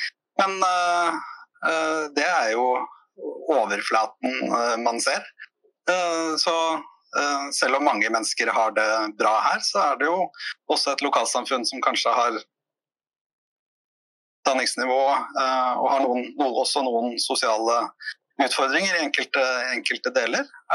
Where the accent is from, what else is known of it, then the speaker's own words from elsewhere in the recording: Svelvik, Vestfold, Norway; familien min flyttet til Svelvik da jeg var 5 år, så hadde jeg jo det meste av oppveksten min i Svelvik etter det. Svelvik er en liten og koselig småby.